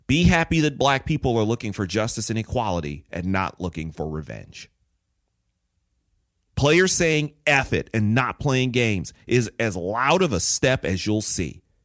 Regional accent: Detroit, Michigan, United States; I grew up in Detroit.

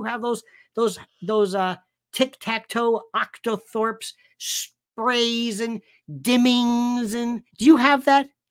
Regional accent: Tampa, Florida, United States; I'm from Florida originally and from the Tampa area. They call it Tampa Bay.

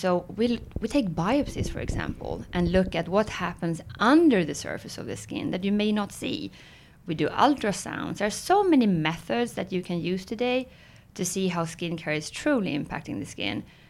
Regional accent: Sweden; also born or lived in France / Spain; now in Dallas, United States; So I speak Swenglish, which is a combination of Swedish and English, and born and raised in Sweden, but have lived abroad in multiple countries, France, Spain, US, and now I've been in Dallas for the last 6 years.

